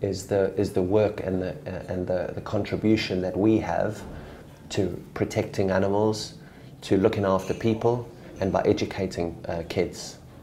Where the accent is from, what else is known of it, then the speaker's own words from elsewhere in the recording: South Africa; I am South African